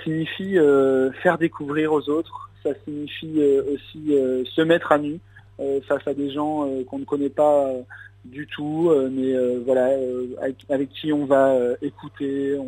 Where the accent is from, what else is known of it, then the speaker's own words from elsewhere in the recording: Sedan, Grand Est, France; Moi, je suis de Sedan. Je suis de la paroisse de Sedan.